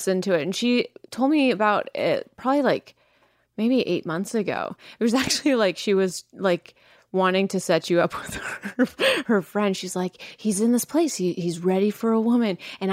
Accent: Langley, British Columbia, Canada; I am from Langley.

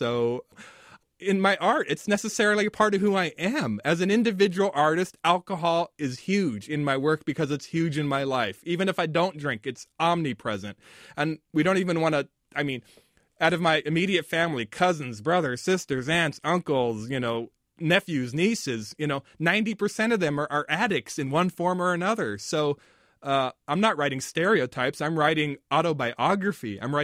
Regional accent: Spokane, Washington, United States; born or raised there; now in Seattle, United States

